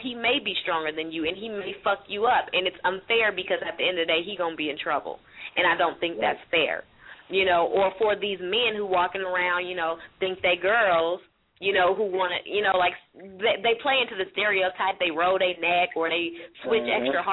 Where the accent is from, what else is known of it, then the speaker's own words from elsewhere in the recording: San Francisco, California, United States; Like I said, I'm from San Francisco